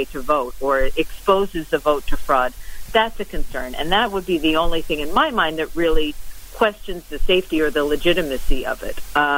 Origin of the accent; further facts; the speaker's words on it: New Jersey, United States; I'm from New Jersey, from the state of New Jersey